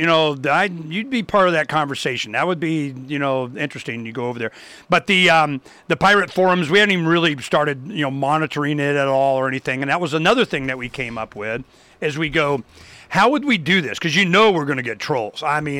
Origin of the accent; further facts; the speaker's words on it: Arizona, United States; When I grew up in Arizona in the 70s, there was like no border.